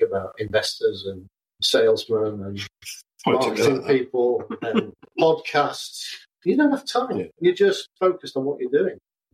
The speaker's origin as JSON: {"language": "English", "region": "Wales", "country": "United Kingdom", "tie": "born or raised there", "said": "But I grew up in North Wales, climbing mountains."}